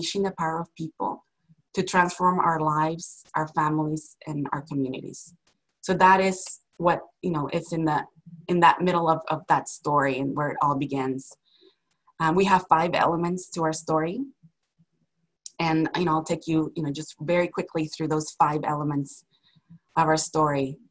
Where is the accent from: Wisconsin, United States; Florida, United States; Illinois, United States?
Illinois, United States; Chicago; born there; I was born in Chicago, Illinois. Both my parents, immigrants from Mexico.